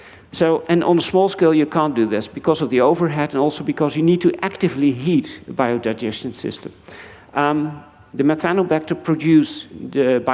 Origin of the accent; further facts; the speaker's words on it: Enschede, Overijssel, Netherlands; English is a second language; My hometown of Enschede, I'm proud to say, is cutting trees like mad